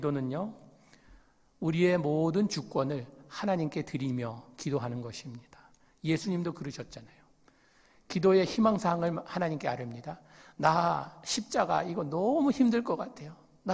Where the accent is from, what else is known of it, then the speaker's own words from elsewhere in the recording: Monterey, California, United States; 제가 그 몬트리에서 자라면서